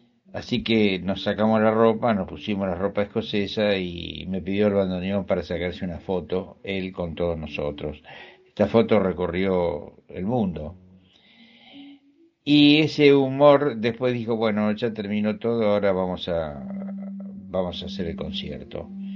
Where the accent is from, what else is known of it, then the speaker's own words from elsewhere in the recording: Argentina; soy bandoneonista argentino y compositor.